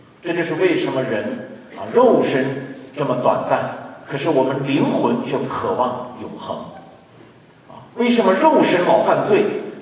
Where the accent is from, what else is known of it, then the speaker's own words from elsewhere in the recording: China; 在我们中国我们中国人不管是海外的还是国内的，从小都是受无神论的教育